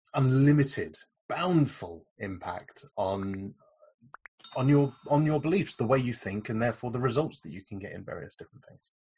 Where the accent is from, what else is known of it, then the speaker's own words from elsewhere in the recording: United Kingdom; There's half a dozen people in front of you and you kind of settle down for the wait because we're British and we love queuing.